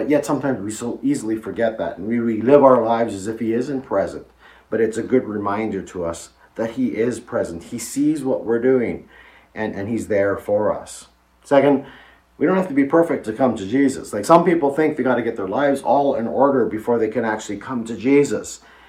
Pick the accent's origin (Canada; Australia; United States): Canada; Edmonton, Alberta; We grew up near Edmonton